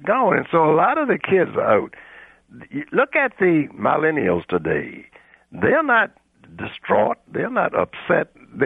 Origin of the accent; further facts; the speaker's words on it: Richmond, Virginia, United States; Richmond, Virginia.